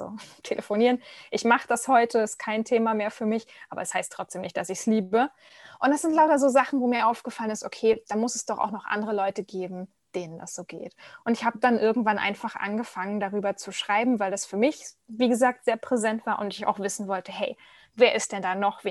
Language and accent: German; Lübeck, Schleswig-Holstein, Germany; Ich bin momentan 32 Jahre alt. Ich komme aus Lübeck, aus dem hohen Norden